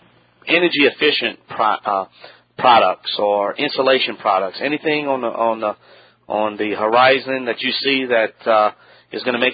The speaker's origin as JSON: {"language": "English", "region": "Louisiana", "country": "United States", "said": "I know I'm Cajun. I'm probably murdering your name."}